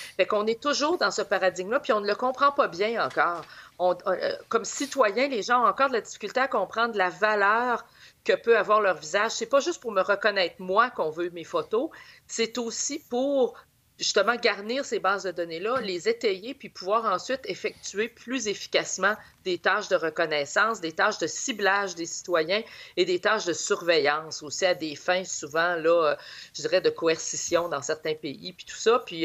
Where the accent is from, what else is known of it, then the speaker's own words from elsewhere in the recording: Canada; on serait maître, je dirais, chez nous au Canada de nos données